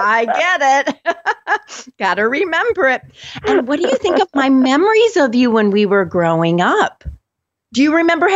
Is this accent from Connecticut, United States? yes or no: no; Minneapolis, Minnesota, United States; she also grew up in my hometown, Minneapolis, Minnesota.